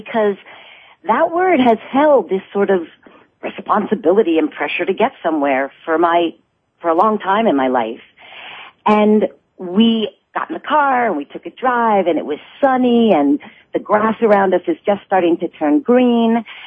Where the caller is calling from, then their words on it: Hayward, California, United States; I'm calling from Hayward, California.